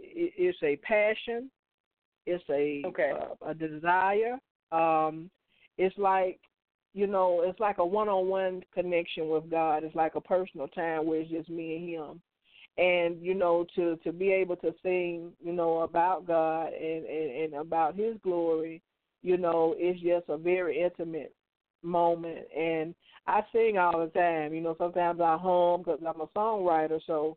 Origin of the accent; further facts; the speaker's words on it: Adamsville, Alabama, United States; I'm from Birmingham, Alabama. But I grew up in a small community outside of Birmingham called Adamsville.